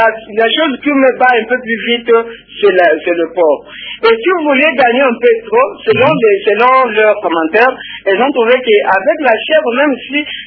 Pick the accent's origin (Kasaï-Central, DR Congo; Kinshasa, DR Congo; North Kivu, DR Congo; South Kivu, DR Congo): South Kivu, DR Congo; Uvira; Non, moi je suis d'Uvira